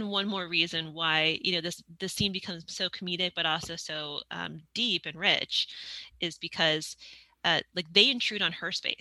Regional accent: Bellbrook, Ohio, United States; No, I grew up in Bellbrook. My whole family, like from like 18,000 generations back, is from, yeah, I was born in Kettering Hospital and yeah.

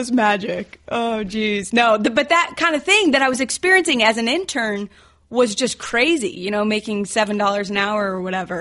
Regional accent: Phoenix, Arizona, United States; moved away as an adult; So, like I said, I grew up in Phoenix, and then right after high school, I moved to New York City, didn't know anyone, didn't have any money

